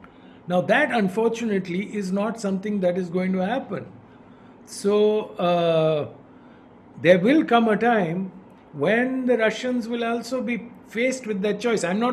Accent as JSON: {"language": "English", "country": "India", "said": "I mean, as an Indian, probably have no objection to that as a concept."}